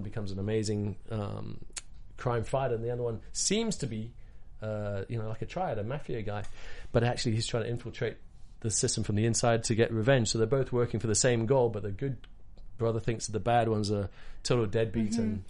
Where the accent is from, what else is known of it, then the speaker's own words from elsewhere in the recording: Hong Kong; I grew up in Hong Kong as a kid, so I speak Cantonese, which is the craziest thing. But but that's because there's no special skill because I grew up there. That's my hometown, you know.